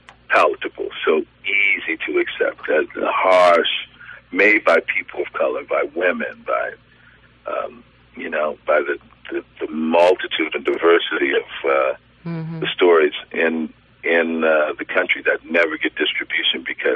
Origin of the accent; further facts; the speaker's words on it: New Orleans, Louisiana, United States; So the reason I grew up in New Orleans is my mother from Assumption Parish had to come to New Orleans because that was the closest school for anyone, any black person.